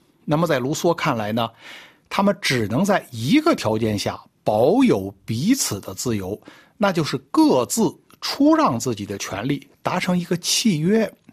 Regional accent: China; 像我们中国人总爱说一句话，宁做太平犬不做乱世人

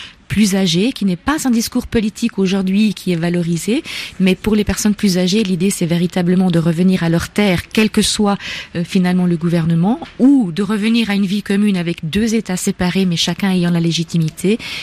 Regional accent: Switzerland; puisque je suis suisse, je me permets l'allégorie

